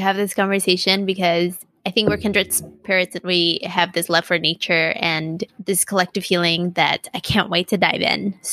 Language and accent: English; Mexico City, Mexico; also born or lived in Los Angeles; I grew up in Mexico City and sometime in LA. And so most of my life was in the Mexico City, which is city, very similar to LA.